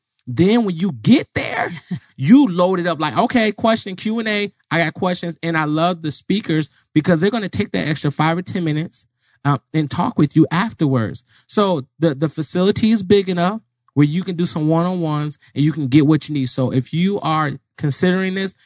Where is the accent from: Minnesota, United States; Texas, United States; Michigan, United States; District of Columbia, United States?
Michigan, United States; also born or lived in Chicago; now in Arizona, United States; I'm not. I was born in Chicago, grew up in Michigan. Then I came here to Arizona.